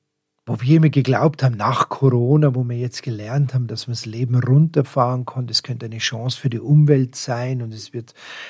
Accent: Munich, Bavaria, Germany; Ich bin ein Münchner Stadtkind.

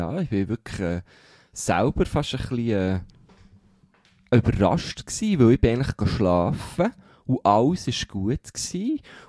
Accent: Switzerland; Vielleicht, weil man als Schweizer, weiss auch nicht

